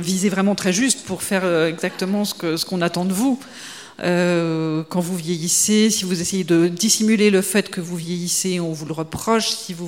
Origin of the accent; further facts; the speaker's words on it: Geneva, Switzerland; moi, en tant que genevoise, si vous voulez, le calvinisme et tout ça